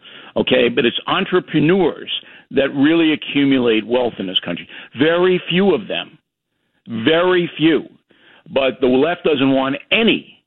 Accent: Levittown, New York, United States; also born or lived in Manhattan; I was born in Manhattan, up in Columbia Presbyterian, raised on Long Island at Levittown. And my parents didn't have any money.

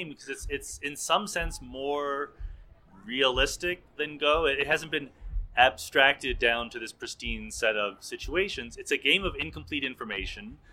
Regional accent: Philadelphia, Pennsylvania, United States; Like, I, as a Philadelphian

